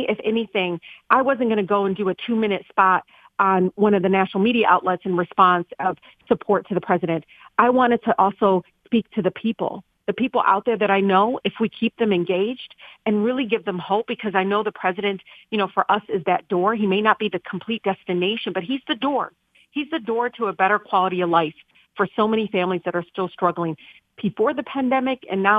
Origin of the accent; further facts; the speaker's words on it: Detroit, Michigan, United States; You know, look, growing up in Detroit, I just know this.